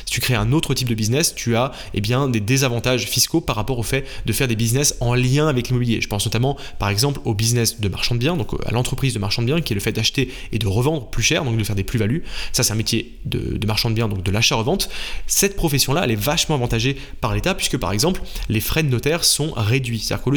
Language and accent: French; France; en tant que Français